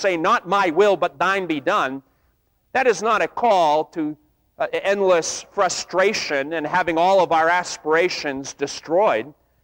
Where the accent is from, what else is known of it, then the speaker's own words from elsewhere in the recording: Wellesley, Massachusetts, United States; I grew up in Wellesley, as some of you know